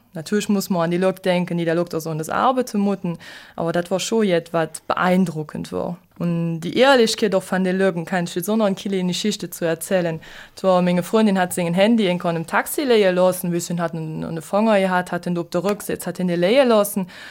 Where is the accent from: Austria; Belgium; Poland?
Belgium; Ja, wir haben uns in der Botschafter auch gedroht als Belgier.